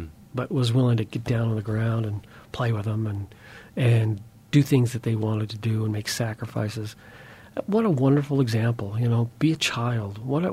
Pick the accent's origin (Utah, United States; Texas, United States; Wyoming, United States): Utah, United States; Huntsville; growing up in a small town, I grew up in Huntsville, Utah, small town